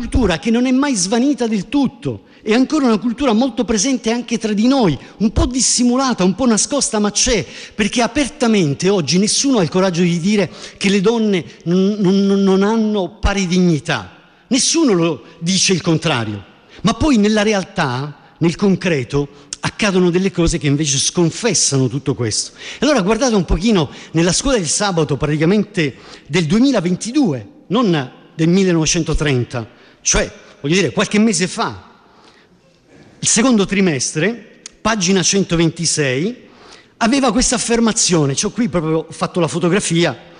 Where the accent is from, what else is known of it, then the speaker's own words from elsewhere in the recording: Sicily, Italy; sicuramente è venuto fuori da buon siciliano